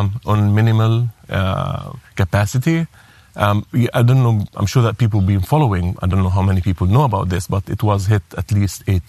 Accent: Nazareth, Northern District, Israel; You see, I have an Israeli citizenship because I come from Nazareth, so I'm an Israeli citizen.

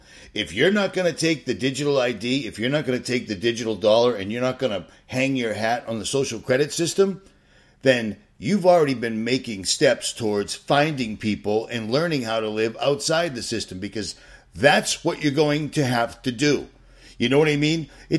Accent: United States; And I'm an American. There's no two ways about it.

